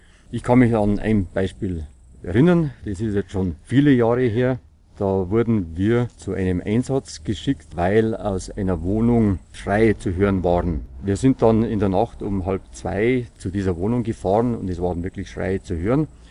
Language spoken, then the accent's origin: German; Bavaria, Germany; Wir in Bayern sind noch die einzigen, die die grüne Polizeiuniform tragen.